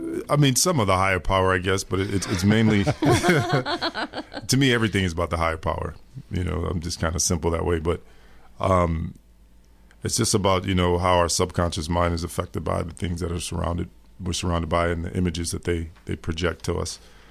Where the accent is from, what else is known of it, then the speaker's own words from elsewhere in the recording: Madison, Wisconsin, United States; But it was hard not to be influenced by Jimmy growing up in Madison. You know, like, you know, the rock scene here was really strong when I was growing up.